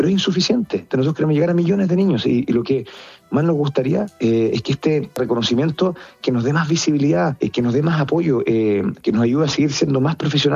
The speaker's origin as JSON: {"language": "Spanish", "country": "Chile", "moved": "yes", "said": "yo vine de Chile con Javi, Javiera."}